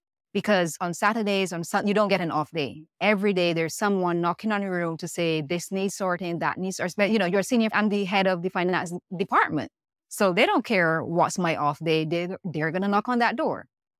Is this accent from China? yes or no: no; Barbados; moved away as an adult; I'm originally from Barbados. I did all my education in Barbados.